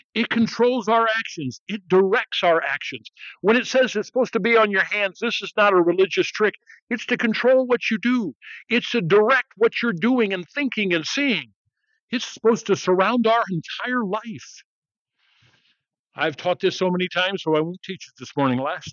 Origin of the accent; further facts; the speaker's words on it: St. Louis, Missouri, United States; born there; Strangely enough, I was born in St. Louis, Missouri. Having been born in St. Louis, Missouri, and having grown up with English-speaking parents, shockingly, I speak English.